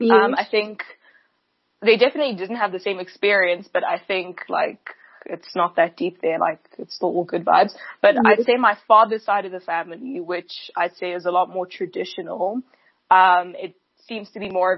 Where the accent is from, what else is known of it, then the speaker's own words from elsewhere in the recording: Johannesburg, Gauteng, South Africa; we get there and we're the kids from Joburg who like barely ever visit, like Xhosa is on 60%, like hanging on for life, but the English is like so verbose